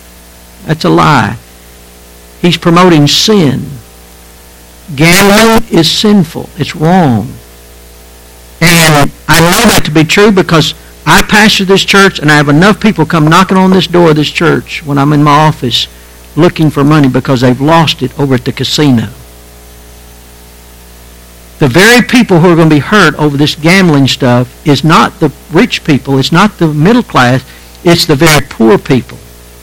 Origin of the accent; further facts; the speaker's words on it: Prattville, Alabama, United States; I was raised up here in Prattville, Alabama. Graduated from Prattville High School.